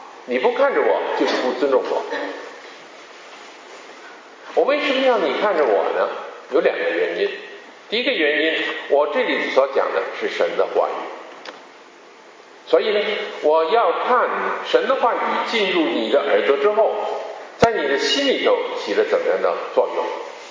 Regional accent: Beijing, China; accent: Beijing; also born or lived in Tianjin; 我在天津五年的时候，后来五岁的时候我们到北京去，我就住在北京，一直是住在十岁的时候。换句话说，就是我在北京有五年的时候。

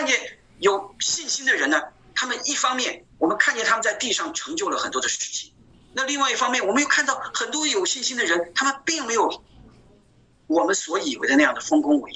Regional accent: China; 我们中国人，我们很就是我们每到一个地方呢，其实大多数中国人都忙着置业啊

